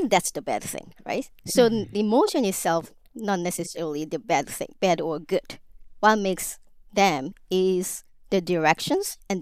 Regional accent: South Korea; English is a second language; I'm from South Korea, which is arguably the most Confucian modern society.

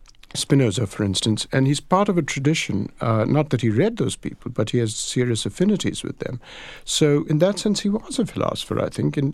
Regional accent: India; born there; I was born in India, and I, from time to time, write about Indian politics and society and culture.

